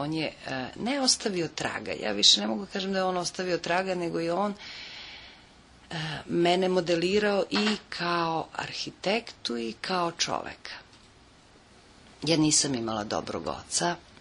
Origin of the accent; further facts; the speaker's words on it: Belgrade, Serbia; ja dolazim iz Beograda